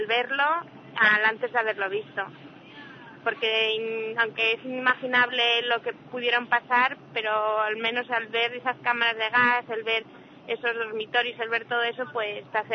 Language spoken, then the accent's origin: Spanish; Madrid, Community of Madrid, Spain; De Madrid, tengo 20 años.